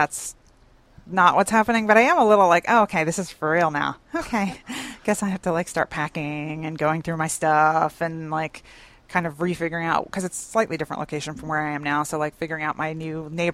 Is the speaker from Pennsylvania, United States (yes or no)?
yes; Philadelphia, Pennsylvania, United States; I grew up in Philadelphia